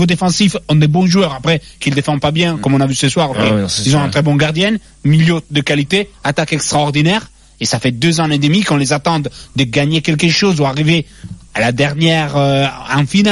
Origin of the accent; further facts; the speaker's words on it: Italy; French is a second language; Moi, je sais pas écrire en français, je suis italien.